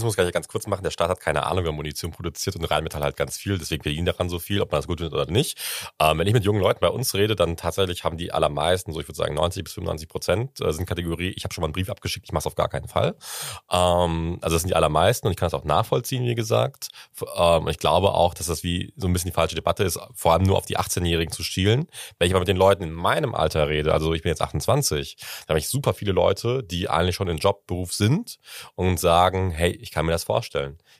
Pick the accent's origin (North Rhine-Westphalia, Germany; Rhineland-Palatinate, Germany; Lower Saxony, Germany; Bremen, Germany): Bremen, Germany; Bremerhaven; Ich bin ja aus Bremerhaven